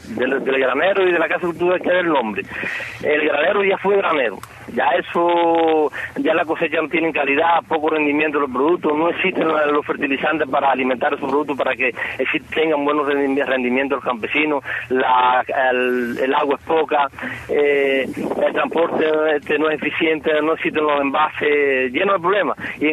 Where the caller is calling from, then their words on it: Velasco, Holguín, Cuba; al norte de la provincia de Holguín, 20 kilómetros de la provincia de cabecera, en Velasco. Aquí en mi pueblo existen muchas preocupaciones